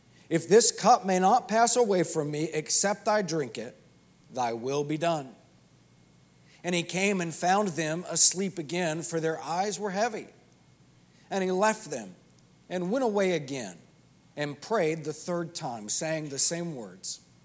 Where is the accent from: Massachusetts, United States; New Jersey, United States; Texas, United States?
Texas, United States; You know, growing up in West Texas, we didn't have any white Christmases, so that's a foreign concept to me, Dr. Weaver.